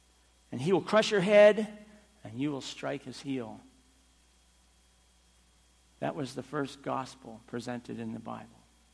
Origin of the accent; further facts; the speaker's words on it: Boston, Massachusetts, United States; I am from the Boston area, and I worked in construction.